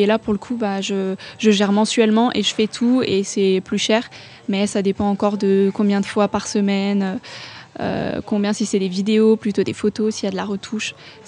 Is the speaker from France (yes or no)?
yes; Chamonix, Auvergne-Rhône-Alpes, France; born there; Je suis née à Chamonix et voilà, c'est ma ville de cœur. J'ai envie de rester ici